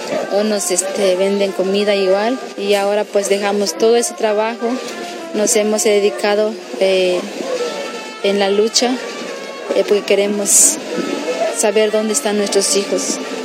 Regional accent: Guerrero, Mexico; estoy en mi pueblo, al Piecancingo de las Montañas, municipio de Ocotzinco Guerrero. … Estoy en mi casa

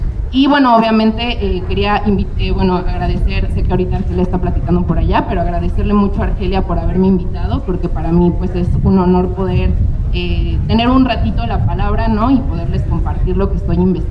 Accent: Mexico City, Mexico; soy de la Ciudad de México, del pueblo de Los Reyes, en Coyoacán.

